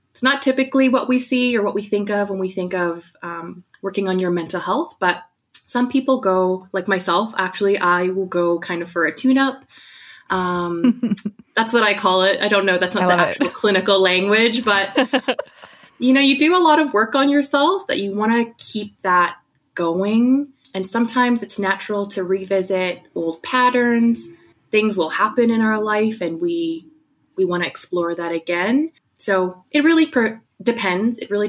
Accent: Edmonton, Alberta, Canada; I'm a second generation Vietnamese Canadian born and raised in Edmonton, Alberta.

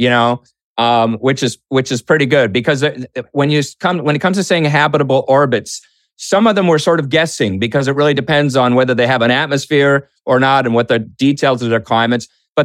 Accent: Boston, Massachusetts, United States; Well, first of all, Boston, my hometown.

